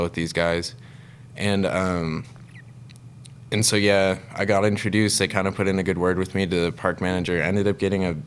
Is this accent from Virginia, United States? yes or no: no; Denver, Colorado, United States; So I grew up in Denver, Colorado. I started skiing probably when I was around 2 to 5.